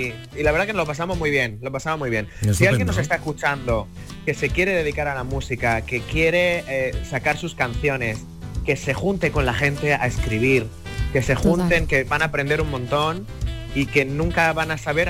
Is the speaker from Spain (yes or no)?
yes; Murcia, Region of Murcia, Spain; Yo como soy de Murcia sería papá Levante.